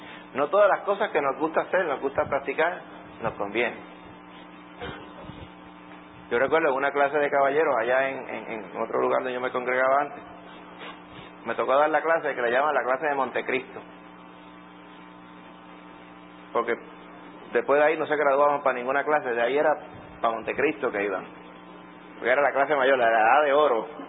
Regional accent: Dominican Republic; moved away; Vine de allá de República Dominicana, vinimos aquí

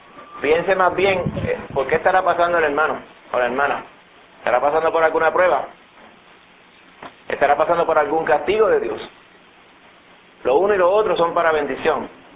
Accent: Puerto Rico; son costumbres porque somos puertorriqueños de ciertas costumbres

